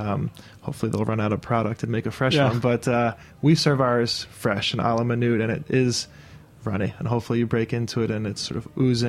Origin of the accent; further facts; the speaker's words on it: New York City, New York, United States; we grew up on the Upper West Side of New York, of Manhattan.